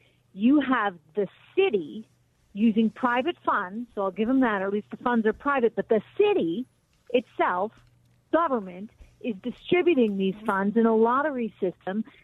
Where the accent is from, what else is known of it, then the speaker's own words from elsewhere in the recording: Ireland; And by the way, I'm Irish, and the Irish at one point.